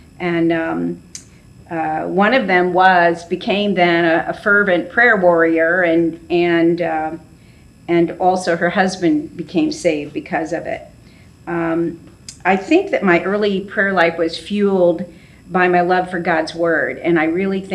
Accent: Chicago, Illinois, United States; And I'm from Chicago, Moody's in Chicago, so there was like that connection.

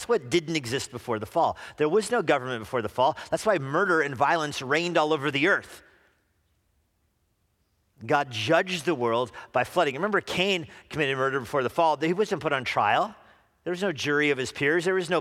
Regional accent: New Mexico, United States; You know, I'm from New Mexico, which was founded long before Plymouth Rock, okay?

